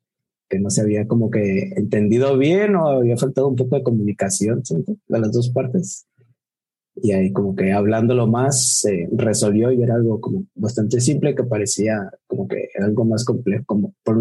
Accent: Colima, Mexico; de Colima también.

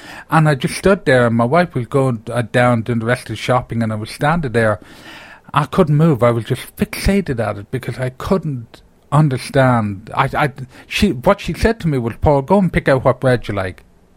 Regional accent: Ireland; now in United States; Well, I always say that I was kidnapped from Ireland.

